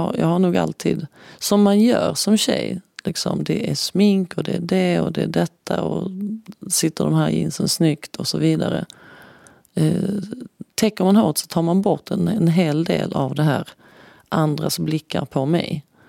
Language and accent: Swedish; Skåne, Sweden; När jag var liten i Skåne